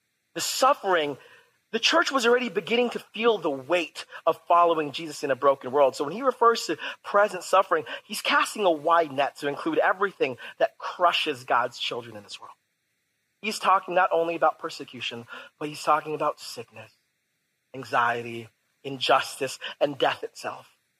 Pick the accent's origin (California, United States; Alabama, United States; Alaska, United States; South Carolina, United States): California, United States; San Diego; But unfortunately, I was born and raised in San Diego.